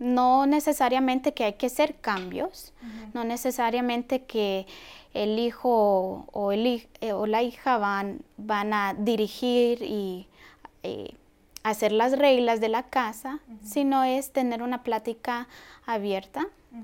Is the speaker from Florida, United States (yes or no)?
yes; Miami, Florida, United States; mi familia es de Honduras. Yo fui la única que nací acá en Miami. Y bueno, crecí en una familia que todavía sostiene la cultura hondureña